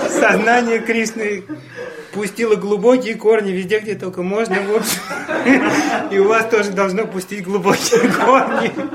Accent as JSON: {"language": "Russian", "town": "Puri", "region": "Odisha", "country": "India", "second_language": "Russian", "said": "а я тоже преданный. Я из Ориссы, я из Пури, я Джаганатхе всю жизнь поклоняюсь."}